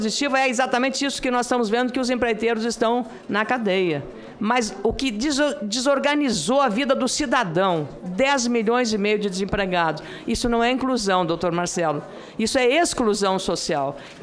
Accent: Rio Grande do Sul, Brazil; eu sou gaúcha

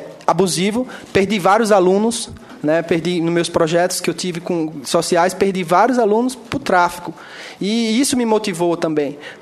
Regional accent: João Pessoa, Paraíba, Brazil; sou de João Pessoa, represento aí

